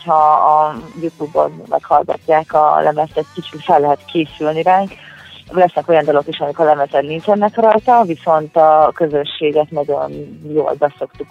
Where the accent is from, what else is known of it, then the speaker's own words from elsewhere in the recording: Kisújszállás, Jász-Nagykun-Szolnok, Hungary; Kisújszálláson, ahonnan én származom